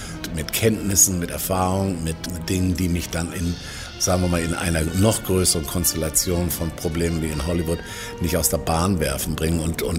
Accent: Northern Germany, Germany; Dann bin ich eben Norddeutscher und ziemlich hartnäckig.

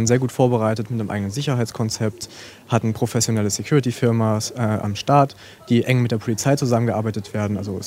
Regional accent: Bautzen, Saxony, Germany; now in Leipzig, Germany; ich komme aus Bautzen, bin jetzt nach Leipzig gezogen zum Studium und bin trotzdem immer wieder sehr gerne hier.

